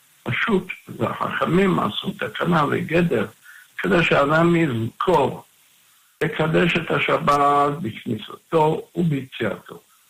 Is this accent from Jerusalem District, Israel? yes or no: yes; Jerusalem, Jerusalem District, Israel; כי אני יליד השכונה שם, 60 שנה